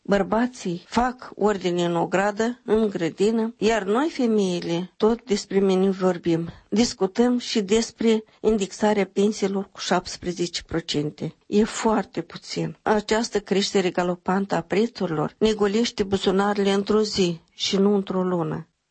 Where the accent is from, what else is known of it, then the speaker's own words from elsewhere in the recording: Dolna, Strășeni District, Moldova; m-am oprit în satul meu de Baștină Dolna, o localitate mică, dar așezată pitoresc